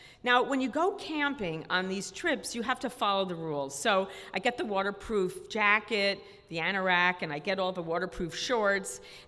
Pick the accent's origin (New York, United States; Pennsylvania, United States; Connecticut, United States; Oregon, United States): New York, United States; Queens; So, like Tara, I'm from Queens in the house. So it's probably no surprise that I'm not exactly woodsy, not outdoorsy